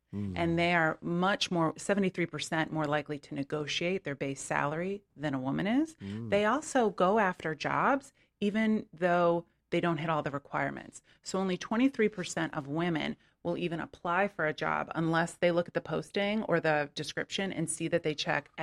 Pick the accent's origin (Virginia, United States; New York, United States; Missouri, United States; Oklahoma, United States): Missouri, United States; St. Louis; also born or lived in Chicago; now in California, United States; I did. I grew up in St. Louis, and then I spent about 12 years in the Midwest in Chicago.